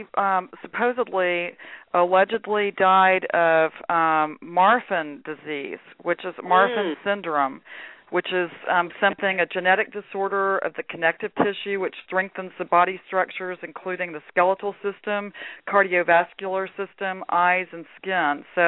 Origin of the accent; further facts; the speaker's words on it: Texas, United States; I'm from Texas, so give me a break.